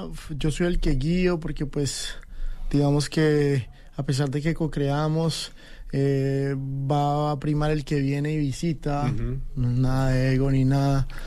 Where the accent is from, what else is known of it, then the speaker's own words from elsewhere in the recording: Colombia; Por ejemplo, sé que en Colombia a veces tenemos como ese defecto de querer más lo que viene de afuera.